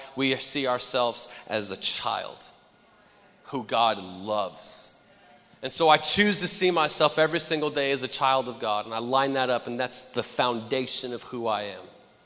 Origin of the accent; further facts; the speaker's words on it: Texas, United States; I grew up in Texas where football is king